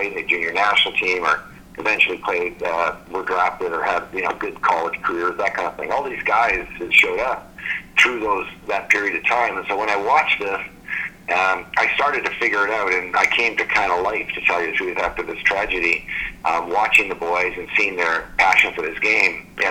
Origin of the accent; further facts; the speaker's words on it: Trail, British Columbia, Canada; the fact that I was from Trail is probably partly why I was so passionate and determined and would not accept second place.